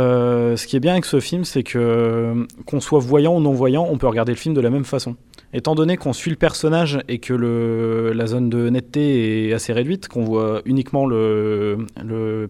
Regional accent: France; nous, du coup, en tant que Français, on a l'habitude de voir le cinéma français

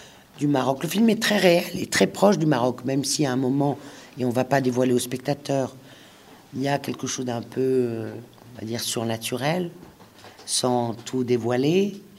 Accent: Lille, Hauts-de-France, France; born there; Je suis née à Lille en 63

